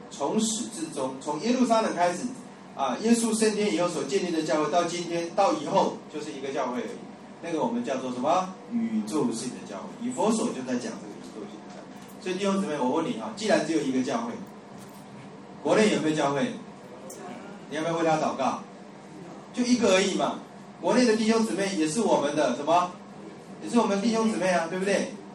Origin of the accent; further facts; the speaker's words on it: China; 我们中国人好像对黑人有一点歧视。